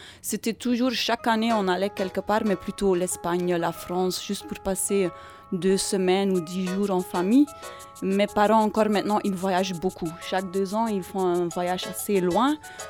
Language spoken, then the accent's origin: French; Flanders, Belgium; French is a second language; moved away as an adult; also born or lived in Barcelona, Spain; je suis belge flamande.